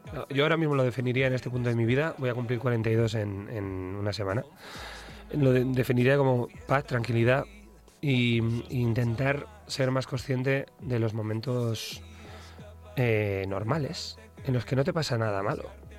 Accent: Basque Country, Spain

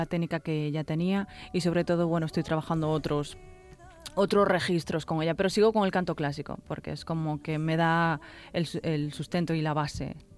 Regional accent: Tomiño, Galicia, Spain; Yo soy de Tomiño. Es del Baixo Miño, cerquita de Portugal. Yo tengo muchísima influencia portuguesa.

